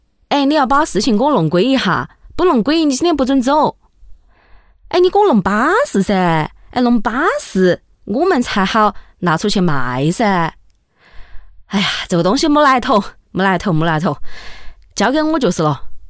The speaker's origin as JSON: {"language": "Chinese", "region": "Sichuan", "country": "China", "accent": "Sichuanese", "said": "在我们四川话里面就特别可爱，叫做扯筋筋。"}